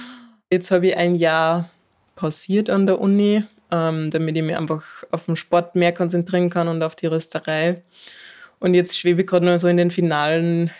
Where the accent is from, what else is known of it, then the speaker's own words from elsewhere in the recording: Gmunden, Upper Austria, Austria; Ja, ich bin in Gmunden geboren und habe meine Kindheit da verbracht